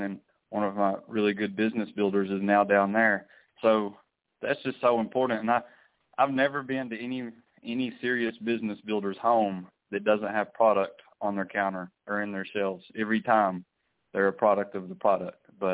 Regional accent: Athens, Texas, United States; And in my hometown of Athens, Texas, he purchased 24-day challenge

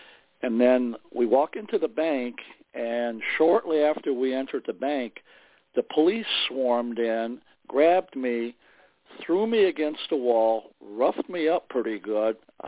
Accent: Indiana, United States; also born or lived in Chicago, Illinois; Yes, I was born in Chicago back in the day, and I'm a little bit older now. I'm 71 now. Early on, my mom wanted to live out in the country, so we moved out to Indiana

